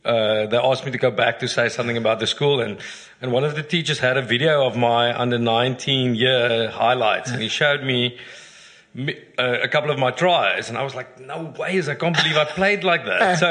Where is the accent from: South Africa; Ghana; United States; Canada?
South Africa; Ingekerk; So my dad's a Dutch Reformed minister. I grew up in Ingekerk.